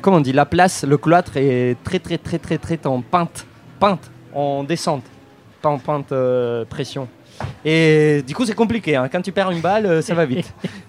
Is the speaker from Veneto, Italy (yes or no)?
yes; Treviso, Veneto, Italy; born there; Et moi, je suis né à Trévise. C'est à côté de Venise.